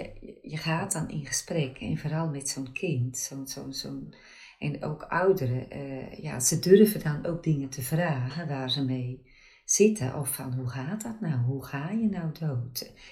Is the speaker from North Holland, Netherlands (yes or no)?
yes; Volendam, North Holland, Netherlands; Ik ben zelf geboren en opgegroeid in Volendam.